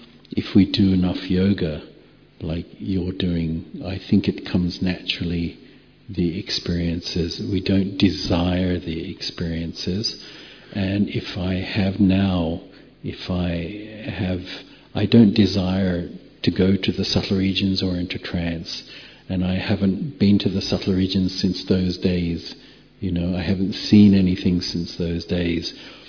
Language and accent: English; Australia; I'm an Australian, I speak fast. So Australians are known for speaking fast.